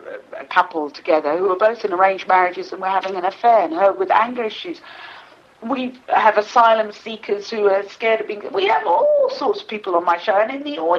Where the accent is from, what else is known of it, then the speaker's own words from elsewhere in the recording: East of England, United Kingdom; also born or lived in Africa; I was born in England in 1957. I left England for Africa at 4. I came back from Africa at 9.